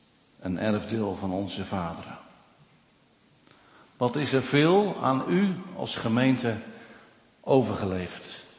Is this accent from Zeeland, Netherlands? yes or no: yes; Zeeland, Netherlands; Nou, ik kom ze tegen hoor, maar in Zeeland. Bij ons in Zeeland.